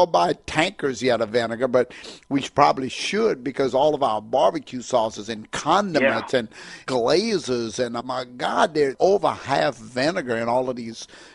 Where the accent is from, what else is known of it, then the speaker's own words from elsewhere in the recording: Louisiana, United States; I think of certain names that, because of growing up in Louisiana and seeing just names that are prominent on vinegar bottles.